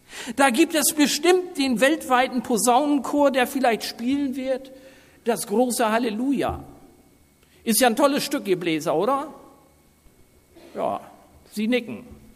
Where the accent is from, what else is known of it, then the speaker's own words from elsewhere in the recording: Gödenstorf, Lower Saxony, Germany; die ich auch noch in der Kinderstunde als Kind in meinem Heimatdorf Gödensdorf erlebt habe